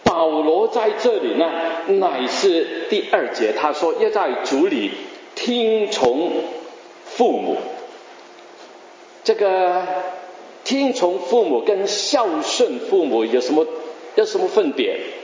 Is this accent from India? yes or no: no; Guangdong, China; 我们广东人说白山啊